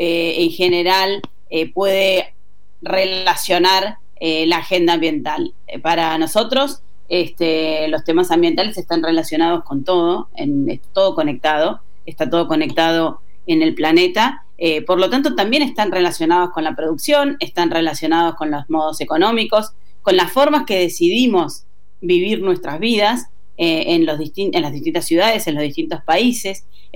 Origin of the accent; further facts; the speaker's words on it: Patagonia, Argentina; Yo soy patagónica